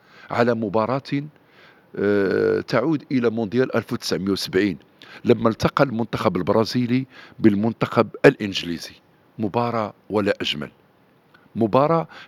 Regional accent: Salé, Rabat-Salé-Kénitra, Morocco; بواحد صديقي وابن بلدتي، وهو الملهم والمعلم الأول للزاكي بدو اللي هو عبد اللطيف العلو، أيضا كان حارس دولي وهو حارس من نادينا الجمعية الرياضية السلوية لمدة 20 سنة

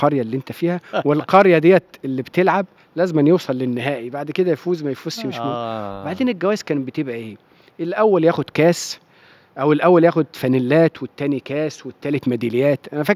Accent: Santis, Egypt; سنتيس طبعا كانت أكتر بلد بتنظم دورات لأن دي قريتي

